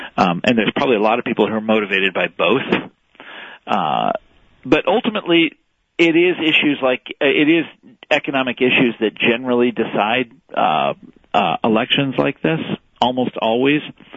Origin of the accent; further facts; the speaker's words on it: Kansas, United States; You think about people in my home state of Kansas for whom that was obviously extremely distasteful.